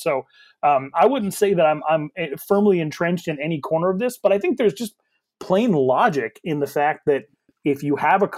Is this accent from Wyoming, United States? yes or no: yes; Wyoming, United States; And you knew I was going to talk about that because I'm from Wyoming.